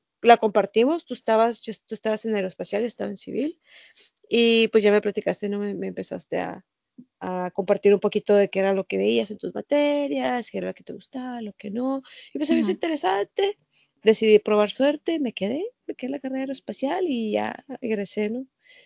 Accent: Chihuahua, Mexico; 25 de mayo de 1996, arriba de los niños de los 90. Soy de Chihuahua, Chihuahua, nací y crecí en la capital, soy citadina, ¿no? Completamente, estoy acostumbrada a la urbanización

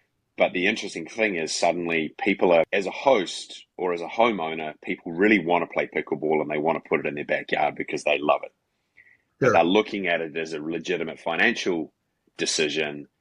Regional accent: New Zealand; I'm from New Zealand originally

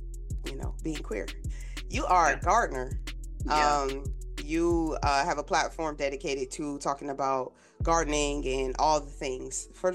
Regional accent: New Jersey, United States; Obviously, you know, a lot of I'm from Jersey, but my, you know, my grandmother, family, everybody's from the South.

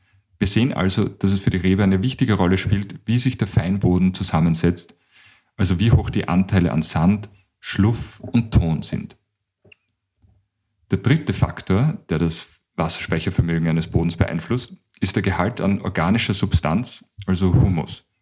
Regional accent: Krems an der Donau, Lower Austria, Austria; Zum Beispiel bei uns in Krems an der Donau über der Altstadt gibt es 2 Rieden auf einem und demselben Berg.

